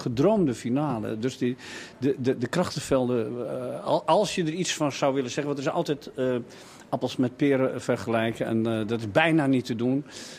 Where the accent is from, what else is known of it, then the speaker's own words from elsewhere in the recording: Amsterdam, North Holland, Netherlands; ik ben een echte Amsterdammer